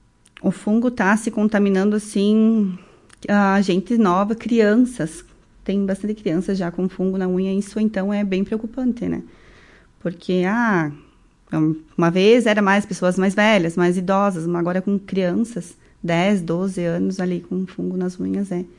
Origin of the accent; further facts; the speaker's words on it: Maranhão, Brazil; Sim, sou maranhense.